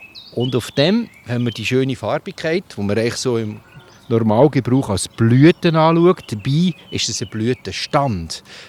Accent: Lucerne, Switzerland; Oder ich bin aufgewachsen im Luzerner Hinterland.

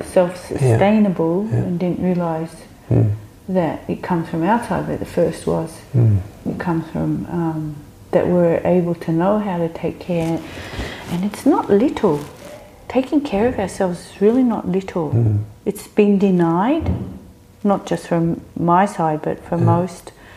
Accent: Australia; Growing up in Australia on the land

